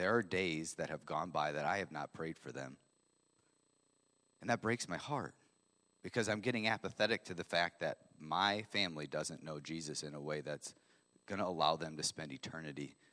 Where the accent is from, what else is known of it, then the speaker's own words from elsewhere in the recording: Dubuque, Iowa, United States; where I grew up in Dubuque.